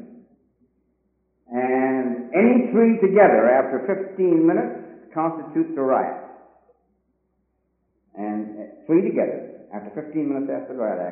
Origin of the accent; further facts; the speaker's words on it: Vancouver, British Columbia, Canada; also born or lived in England; I was born in England. 1907. My parents came to Vancouver in 1910. So all my life is Vancouver. All I know is Canada and is Vancouver.